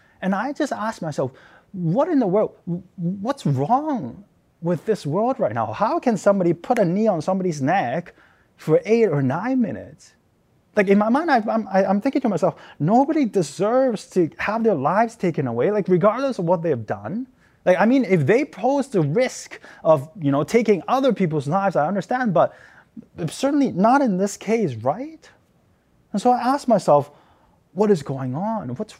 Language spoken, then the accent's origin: English; Hong Kong; And I myself is from Hong Kong. So seeing my hometown sort of go up in flames